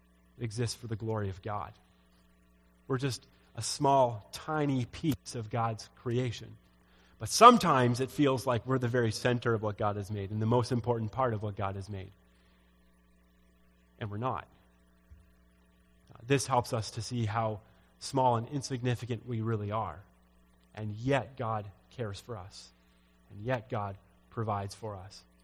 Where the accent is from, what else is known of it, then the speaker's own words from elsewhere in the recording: Edmonton, Alberta, Canada; So I grew up in Edmonton, big city, fairly big city. Right? There's a lot of light pollution, so in the evenings you don't see the stars very well.